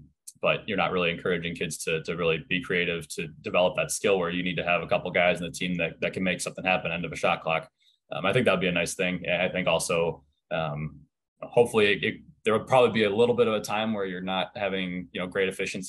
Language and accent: English; Ann Arbor, Michigan, United States; growing up in Ann Arbor, being a Wolverine